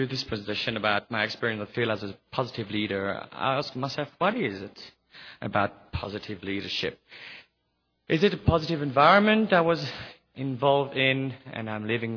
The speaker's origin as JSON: {"language": "English", "country": "Mauritius", "said": "although I have a Mauritian father, I'm from Mauritius, I have a French mom that gave me the French nationality"}